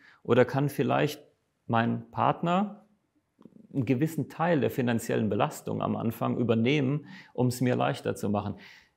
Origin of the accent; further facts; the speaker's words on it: Neustadt, Rhineland-Palatinate, Germany; Ich komme aus Rheinland-Pfalz, aus einem schönen Neustadt